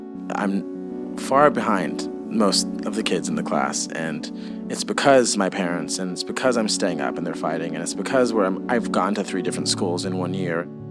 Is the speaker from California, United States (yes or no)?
yes; Norwalk, California, United States; I grew up in Norwalk, California. It's a small little town. It's changed a lot. I haven't been there since 2005 when I graduated high school.